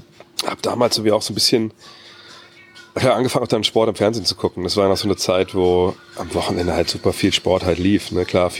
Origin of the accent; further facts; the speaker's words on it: Wolfsburg, Lower Saxony, Germany; ich bin in Wolfsburg aufgewachsen, Westhagen, das ist so, ja, klar, man kann sagen, das ist eine Plattenbausiedlung. Klar, haben wir viel draußen noch gespielt, das war ja dann alles so, ich bin 73 geboren